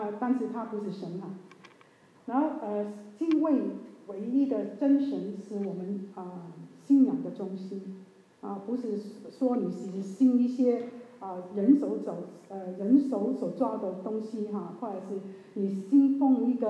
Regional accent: China; 我们中国人才可以有机会啊回到神的身边哈

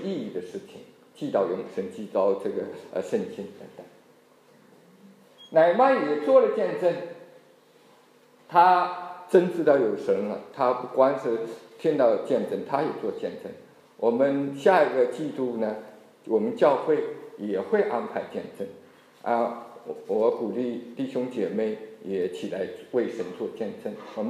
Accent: China; 我们中国人，我们或者是中国现在基督徒也很多了啊

